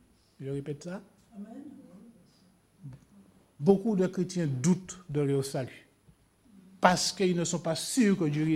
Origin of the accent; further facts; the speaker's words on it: France; les gendarmes aujourd'hui chez nous, en France